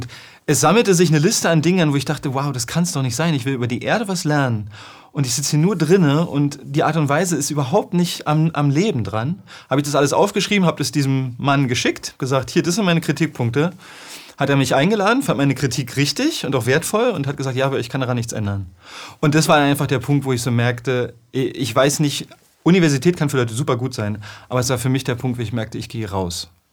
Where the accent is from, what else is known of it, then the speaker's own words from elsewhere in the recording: Berlin, Germany; weil ursprünglicherweise bin ich in einer Großstadt in Berlin groß geworden. Eher auf Baustellen, auf wilden Baustellen, vielleicht der Wildnis von Berlin.